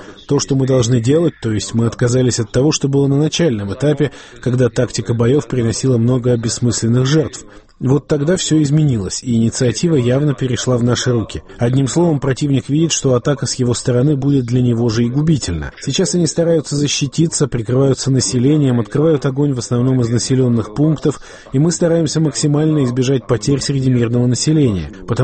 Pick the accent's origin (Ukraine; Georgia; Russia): Georgia; И я не скрываю, что я грузин